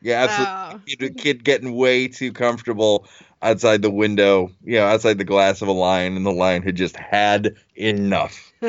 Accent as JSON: {"language": "English", "region": "New Jersey", "country": "United States", "said": "You know, a lot of people maybe like yourself, like I'm from Jersey."}